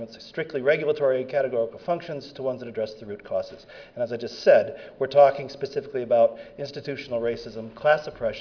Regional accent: Lansing, Michigan, United States; I'm from Lansing, Michigan

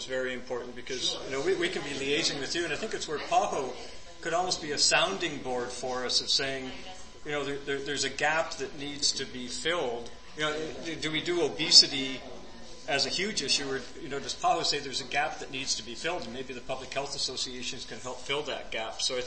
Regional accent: Canada; what excites me as a Canadian is, and I'll give you an example.

